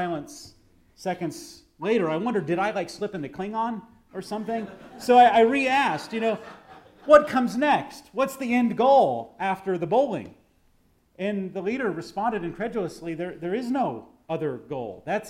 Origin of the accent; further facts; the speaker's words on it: Austin, Texas, United States; born there; I was born in Austin, Texas.